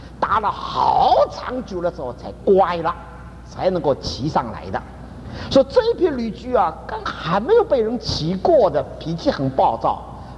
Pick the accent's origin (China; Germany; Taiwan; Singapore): China; 我们中国人也不是的，也不是摇棕树枝的